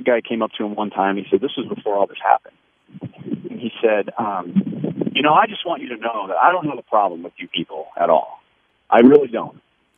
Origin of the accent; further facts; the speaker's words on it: Los Angeles, California, United States; And I grew up in Los Angeles, which is is one of the great melting pots of our country.